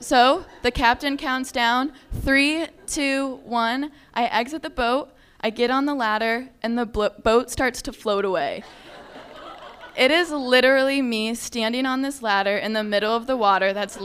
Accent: California, United States; so naturally, since I'm from Southern California, I have to describe to you what I wore.

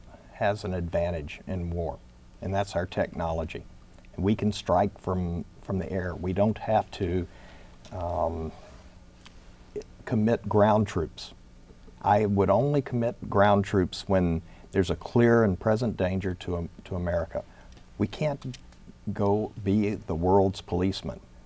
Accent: Louisiana, United States; I mean, I'm originally from Louisiana. I have cousins down there that live there, work there, and they're in a terrible bind.

